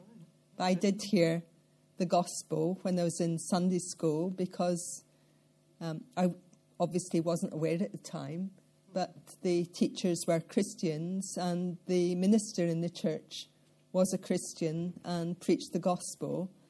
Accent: Falkirk, Scotland, United Kingdom; now in Wales; As you probably gather from my accent, even after 40 years in Wales, I'm not Welsh. I come from central Scotland, really from the crossroads of Scotland, halfway between Glasgow and Edinburgh, and halfway between Inverness and the Borders, right in the centre. A place called Falkirk

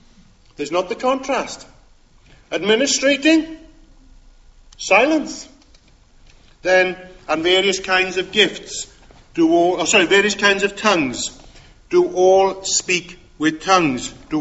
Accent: Wales, United Kingdom; Most of you know that I come from Pembrokeshire, and Milford Haven apparently is one of the deepest water channels in the world.

